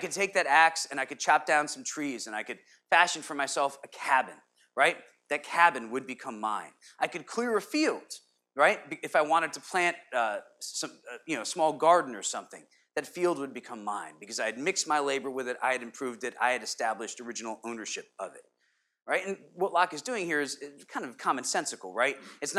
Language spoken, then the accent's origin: English; Connecticut, United States; I remember, you know, being a kid growing up in Connecticut. Our local grocery store was Stop and Shop.